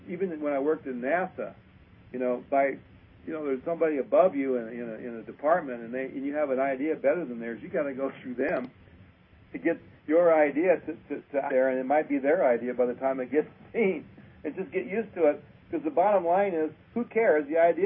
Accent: Michigan, United States; Yeah, well, I'm from Michigan, gold blue.

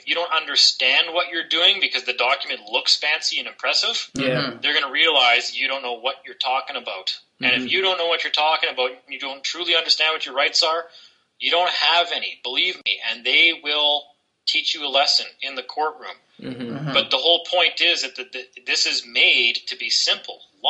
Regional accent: Canada; I'm Canadian. We don't know much about that kind of stuff.

